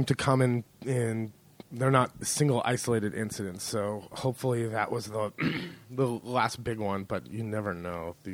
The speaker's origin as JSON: {"language": "English", "region": "California", "country": "United States", "tie": "born or raised there", "said": "I think we're having an earthquake, which I grew up in California, so there's no doubt really when there's an earthquake."}